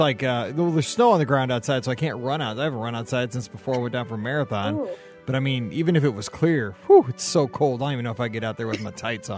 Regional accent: United States; I have no idea how cold that is, but because I'm an American, but I don't care.

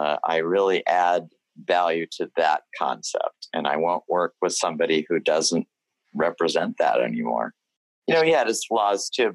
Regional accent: Texas, United States; Well, I grew up in West Texas. It's very reminiscent of West Texas.

